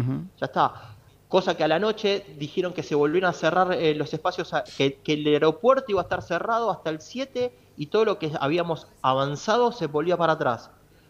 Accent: Argentina; familias, somos 12 de nuestro grupo, pero en el ticket de reserva somos 17 argentinos, acá con este número de reserva.

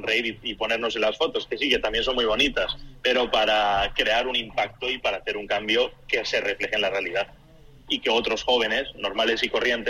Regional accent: Spain; la COP, que tuvo lugar, me parece, hace 4 años fue en mi país, en España, Madrid

